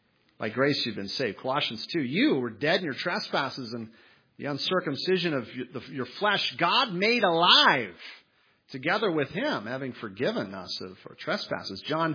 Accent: Minnesota, United States; I'm from Minnesota. I love the Minnesota Vikings, who have also lost four times in the Super Bowl and never won.

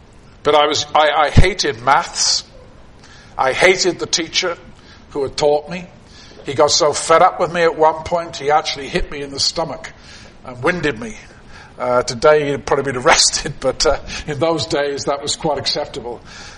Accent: London, United Kingdom; I never heard him preach as I was growing up in London.

